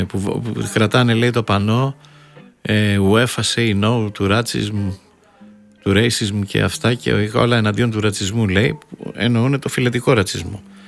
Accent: Greece; Ντρέπομαι που είμαι Ελληνίδα, λυπάμαι πολύ.

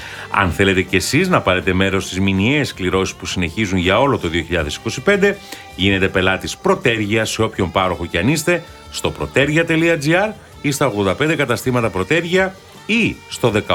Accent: Peloponnese, Greece; προς τη Λακωνία, την πατρίδα μου εκεί

